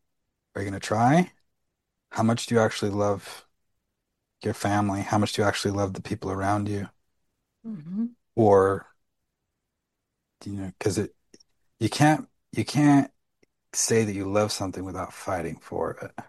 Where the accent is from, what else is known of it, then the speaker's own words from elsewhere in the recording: Utah, United States; I grew up in Utah and the police here are fantastic, largely due to the culture here.